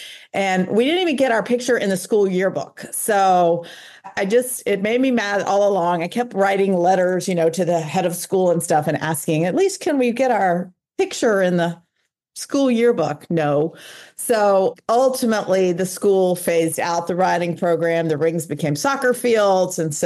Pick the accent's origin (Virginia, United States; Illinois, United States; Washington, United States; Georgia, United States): Georgia, United States; Atlanta; So I grew up in Atlanta, Georgia. I went to a school that actually had a riding program on campus.